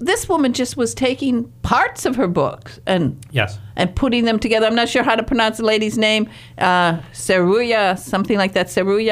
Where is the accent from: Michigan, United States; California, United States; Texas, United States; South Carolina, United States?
Michigan, United States; Detroit; you know, growing up in Detroit and Motown, I know that all of these artists were